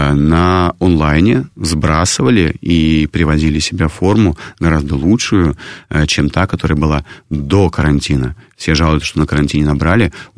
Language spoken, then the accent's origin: Russian; Ulyanovsk, Ulyanovsk Oblast, Russia; now in Moscow, Russia; Я сам приезжий, да, не из Москвы, я приехал из Ульяновска